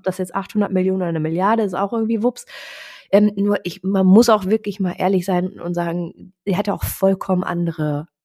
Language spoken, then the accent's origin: German; Cologne, North Rhine-Westphalia, Germany; wir sind Kölnerin.